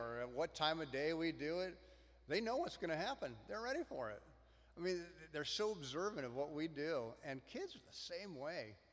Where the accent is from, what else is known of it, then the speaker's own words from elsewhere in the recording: Colorado, United States; moved away as an adult; And then when I moved out here, growing up in Colorado, it's pretty landlocked. You don't really get to go to the ocean and look at that stuff. But when I moved out here, when I was 24